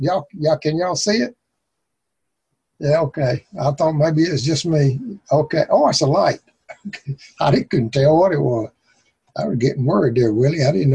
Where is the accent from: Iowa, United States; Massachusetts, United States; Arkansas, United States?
Arkansas, United States; His name is actually Baruch, but I'm from Arkansas. I just name everybody something different.